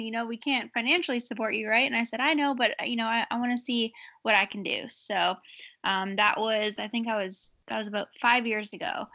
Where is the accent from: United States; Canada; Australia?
Canada; I grew up in Canada racing dirt.